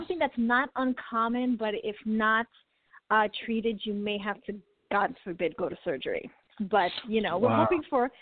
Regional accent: Brooklyn, New York, United States; I am a classically trained ballet and contemporary dancer. I grew up in Brooklyn, New York, and then attended the Professional Performing Arts High School in New York City.

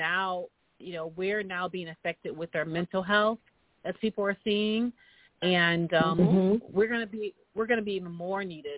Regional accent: New York, United States; now in Los Angeles, United States; you know, me being a New Yorker in L.A., but I'm just believing their hype here while I'm here.

